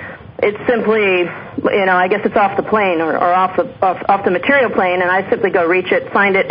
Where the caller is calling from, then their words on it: New Zealand; Well, I'm calling from New Zealand, just so you know.